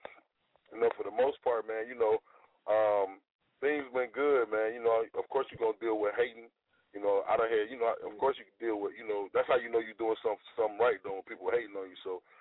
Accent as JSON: {"language": "English", "town": "Chicago", "region": "Illinois", "country": "United States", "tie": "born or raised there", "said": "You know, music kind of saved my life, you know, growing up in Chicago."}